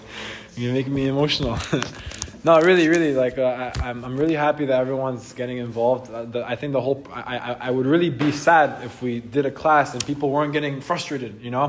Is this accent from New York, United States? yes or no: yes; Brooklyn, New York, United States; And he's from Brooklyn. I'm from Brooklyn too.